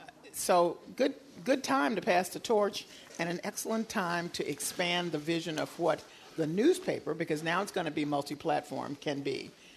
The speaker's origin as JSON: {"language": "English", "town": "Memphis", "region": "Tennessee", "country": "United States", "tie": "born or raised there", "said": "I was just sharing with Shirley that I grew up in Memphis, Tennessee, and the Tri-State Defender, which was the black newspaper, was regular reading for us."}